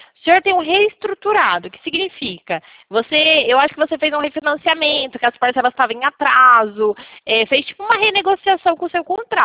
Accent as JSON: {"language": "Portuguese", "region": "São Paulo", "country": "Brazil", "said": "eu sou do estado de São Paulo."}